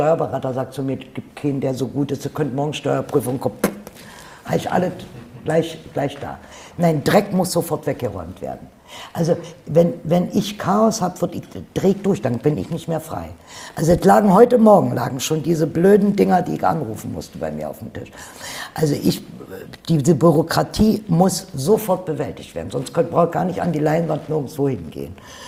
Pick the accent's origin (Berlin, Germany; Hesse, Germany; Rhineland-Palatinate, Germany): Berlin, Germany; Naja, nee, ich bin Berlinerin